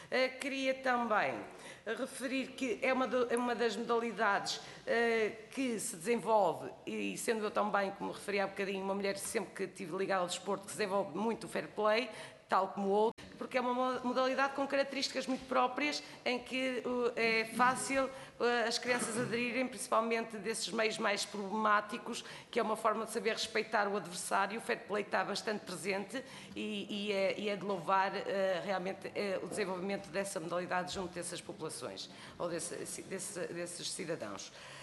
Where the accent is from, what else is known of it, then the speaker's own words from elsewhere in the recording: Norte, Portugal; por isso eu vou falar mais do Norte, que eu sou do Norte